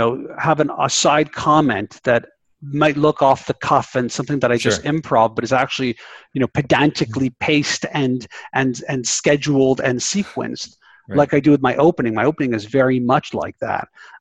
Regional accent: Canada; It could be because I'm Canadian.

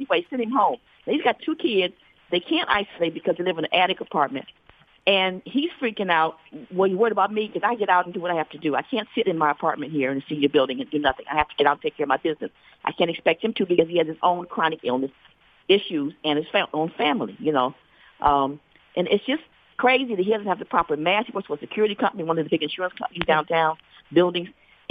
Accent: United States; now in Boston, United States; I'm from Michigan, Ohio. Moved here in January.

